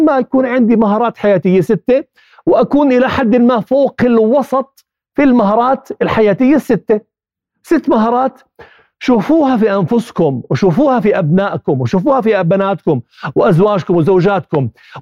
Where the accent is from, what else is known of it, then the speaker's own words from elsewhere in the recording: Jordan; عندنا بالاردن وحتى بالوطن العربي استشارات تجينا من برا